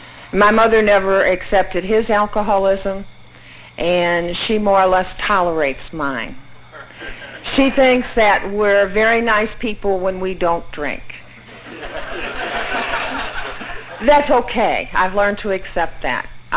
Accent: St. Louis, Missouri, United States; born there; I'm not a native Kentuckian. I was born in St. Louis, Missouri, and I'm the youngest of three daughters.

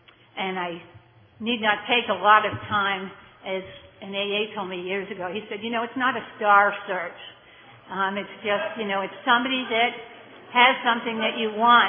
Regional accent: Durwood, Maryland, United States; also born or lived in Boston; I'm from Durwood, Maryland, but I was born in Boston

